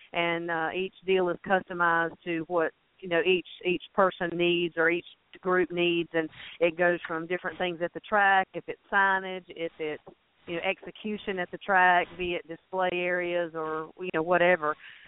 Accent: Ellerbe, North Carolina, United States; And I grew up in Ellerby, North Carolina, about 15 minutes from a track called Rockingham

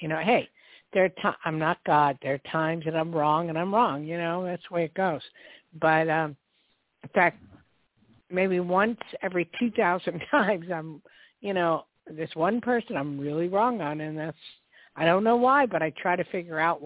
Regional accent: New Jersey, United States; I'm from Jersey. Don't take me seriously. I'm from back east.

